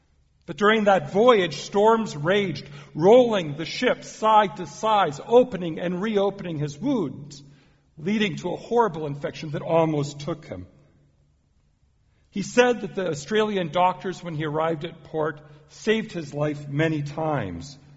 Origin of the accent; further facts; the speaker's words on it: Fargo, North Dakota, United States; I started my clinical pastoral education at a nursing home in my hometown of Fargo, North Dakota